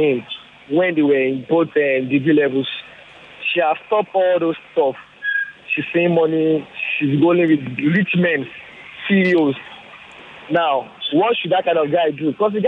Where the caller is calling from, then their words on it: Magodo, Lagos, Nigeria; I'm calling from Magodo.